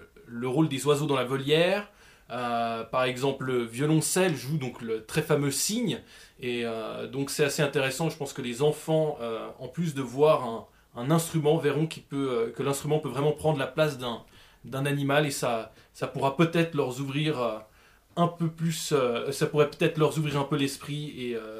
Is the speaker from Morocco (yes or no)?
no; Tonnet, France; Et oui, c'est ma commune d'enfance.